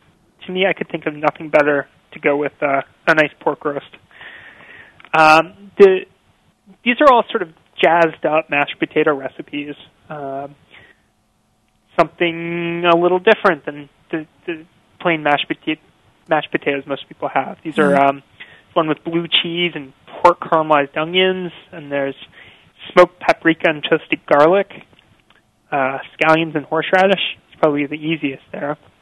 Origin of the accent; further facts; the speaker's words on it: Canada; born there; You know, I was born in Canada, but never really lived there that much.